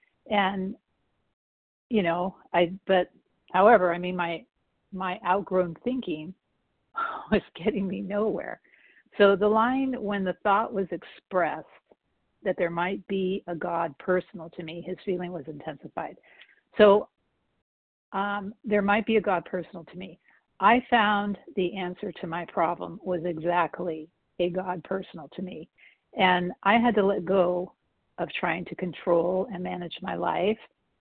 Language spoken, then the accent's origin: English; California, United States; Oh, I'm from California.